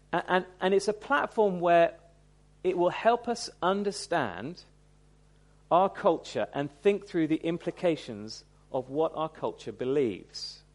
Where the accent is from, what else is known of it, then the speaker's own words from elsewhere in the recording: United Kingdom; And do you know, that appeals to us as British people, doesn't it?